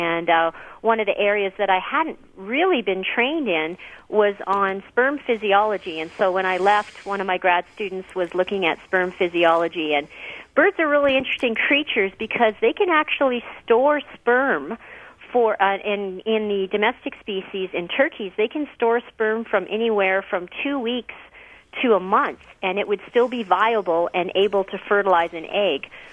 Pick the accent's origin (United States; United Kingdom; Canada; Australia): Canada; Yes, I'm a Canadian